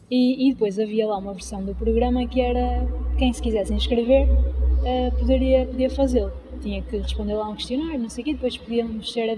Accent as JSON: {"language": "Portuguese", "country": "Portugal", "tie": "born or raised there", "said": "aqui da Oliveira das Mães, que é de onde eu sou também natural."}